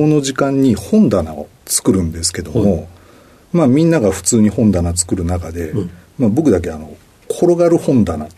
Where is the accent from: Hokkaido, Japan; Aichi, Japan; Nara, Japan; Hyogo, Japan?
Hyogo, Japan; Nishinomiya; also born or lived in Kobe; 兵庫県の神戸市の生まれで、まあ、育ったのは西宮市になりますかね。